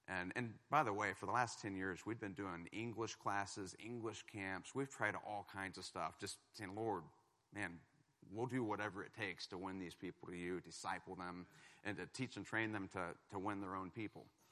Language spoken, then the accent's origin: English; Kansas City, United States; moved away; We've been in Monmouth. We're originally from Kansas City.